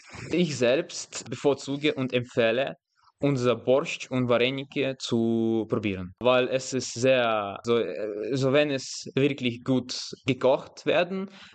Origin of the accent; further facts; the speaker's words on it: Ukraine; German is a second language; Also bei uns in der Ukraine gibt es überhaupt also viele, sehr viele schöne Städte.